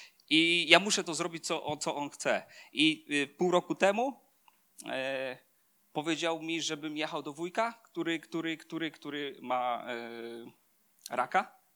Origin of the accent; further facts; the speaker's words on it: Bełchatów, Łódź Voivodeship, Poland; jesteśmy z Bełchatowa i bardzo kochamy to miasto.